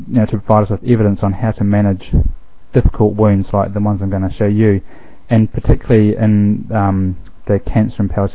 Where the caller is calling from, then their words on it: New Zealand; I'm ringing in from New Zealand.